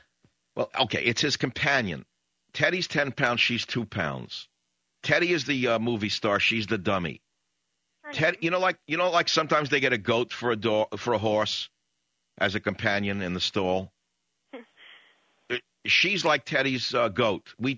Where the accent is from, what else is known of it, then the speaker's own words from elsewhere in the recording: New York City, New York, United States; As a kid, I was raised in New York City, and we had to read Booker T. Washington.